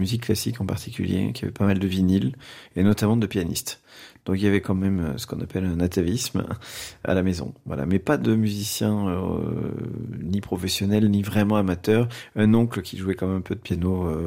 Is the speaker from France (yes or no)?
yes; Toulouse, Occitanie, France; born there; Alors je ne suis pas né dans une famille de musiciens, je suis né à Toulouse